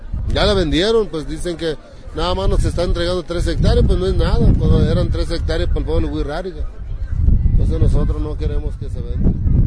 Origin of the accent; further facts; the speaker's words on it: Mexico; No venimos de Japón, no venimos de Inglaterra, somos mexicanos, somos este México